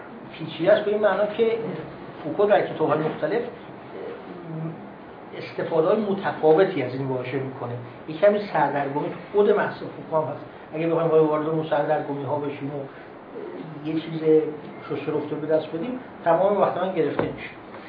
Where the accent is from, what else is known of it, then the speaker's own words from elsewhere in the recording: Iran; به عنوان یه ایرانی من برای من جالبه